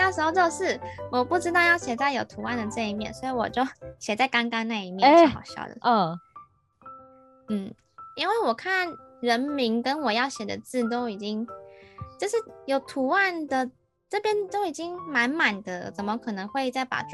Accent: Taiwan; 因为我是台湾人嘛

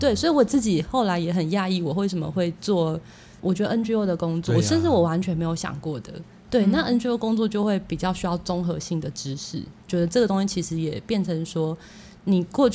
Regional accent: Puli, Nantou County, Taiwan; 我是山城的小孩，就是我在埔里出生。那我的记忆，生命记忆里面比较多是跟山林有关。那可是我妈妈是高雄人

